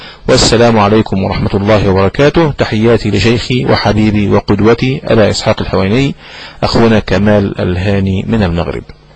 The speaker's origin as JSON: {"language": "Arabic", "town": "Kafr El Sheikh", "region": "Kafr El Sheikh Governorate", "country": "Egypt", "said": "فلقد سافر وترك فراغا كبيرا عندنا في كفر الشيخ."}